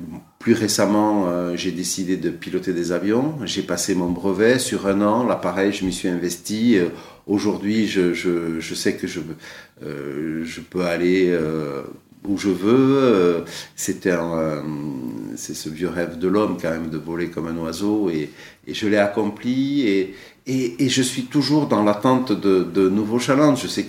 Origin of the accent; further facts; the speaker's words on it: Occitanie, France; Alors vous voyez, moi j'ai quitté le Gers, et j'ai aussi des mauvaises expériences, des mauvais souvenirs dans le Gers, et qui sont liés à des situations familiales